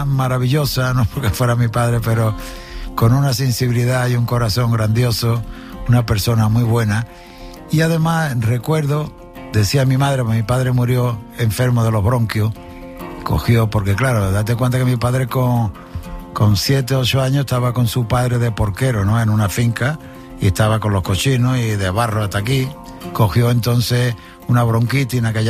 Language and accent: Spanish; Jerez de la Frontera, Andalusia, Spain; siempre que voy a Jerez, a mi tierra, siempre recuerdo esos olores que había